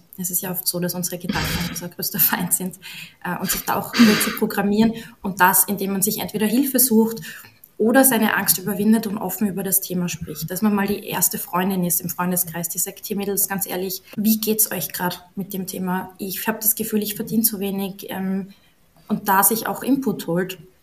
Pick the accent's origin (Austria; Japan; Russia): Austria; Salzburg; born there; moved away as an adult; now in Vienna, Austria; ich bin gebürtige Salzburgerin, für alle, die aus Westösterreich zuhören, Shoutout. und bin dann nach Wien gegangen zum Studieren